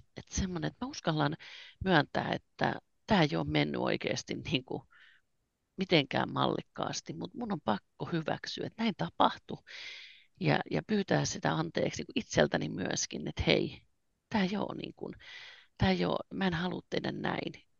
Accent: Turku, Southwest Finland, Finland; also born or lived in Salla / Uusikaupunki; now in Muonio, Finland; Me ollaan siis Sallassa syntyneitä. Me ollaan Turkuun muutettu vanhempien kanssa pienenä tyttönä, eli Varsinais-Suomessa eletty. Ja mä olen kasvattanut 3 lastani Uudessakaupungissa.

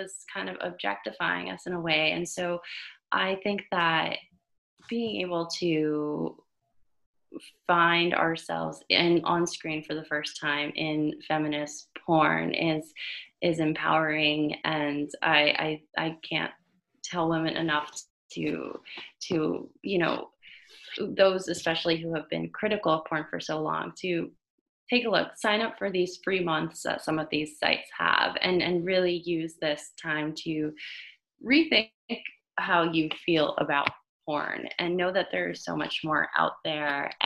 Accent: Miami, Florida, United States; moved away as an adult; growing up in Miami, it's a very blunt city, so blunts.

